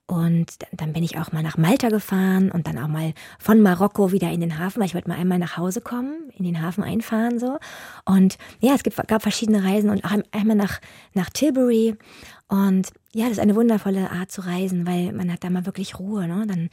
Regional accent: Hanover, Lower Saxony, Germany; now in Hamburg, Germany; Ich bin ja in Hannover aufgewachsen und ich kam über die Elbbrücken

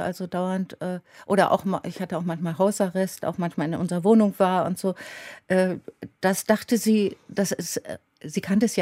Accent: Berlin, Germany; Ich war ja immerhin als Berlinerin und in Kreisen, die schon Stasi-Erfahrung hatten

